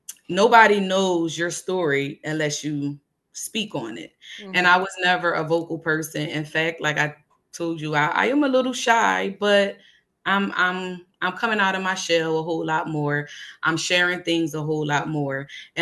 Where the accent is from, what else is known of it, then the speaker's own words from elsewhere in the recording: Chester, Pennsylvania, United States; I'm from Chester, born and raised, love Chester, raised in Chester schools. I was Chester High, 2009 valedictorian.